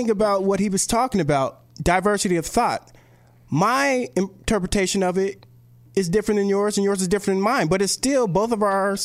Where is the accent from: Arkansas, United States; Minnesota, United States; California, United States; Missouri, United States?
California, United States; I grew up in San Gabriel Valley, right here, Pasadena, Arcadia, Monrovia, and it's just mixed.